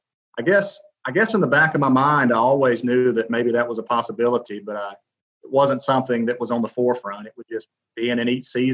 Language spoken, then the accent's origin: English; Birmingham, Alabama, United States; And you got to remember, I grew up in Birmingham.